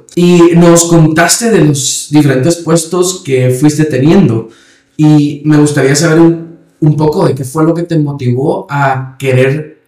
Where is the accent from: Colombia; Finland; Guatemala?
Guatemala; Entonces se daban cuenta que yo actuaba un poco diferente a como el guatemalteco regular actúa.